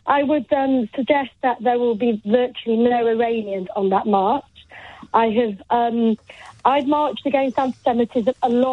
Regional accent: United Kingdom; I mean, I'm a British Jew as well, so I'd say my level of trust in the Met is fairly low when it comes to being a woman and a Jew.

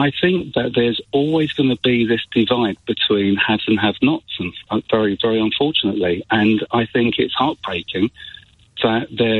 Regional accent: Tottenham, London, United Kingdom; I grew up in Tottenham on a council estate, and nobody had an aspiration to buy a property.

